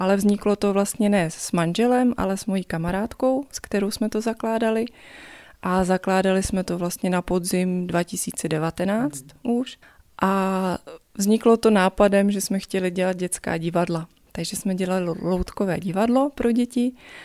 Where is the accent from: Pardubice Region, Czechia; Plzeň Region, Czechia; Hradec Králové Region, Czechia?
Pardubice Region, Czechia; Hlinsko; Já naopak tím, že pocházím z Hlinska, tak jsem v Praze trošičku trpěla.